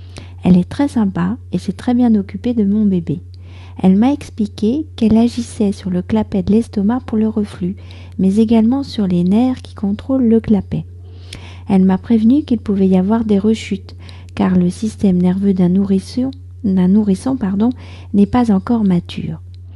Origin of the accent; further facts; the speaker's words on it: France; je suis française, j'habite près de Paris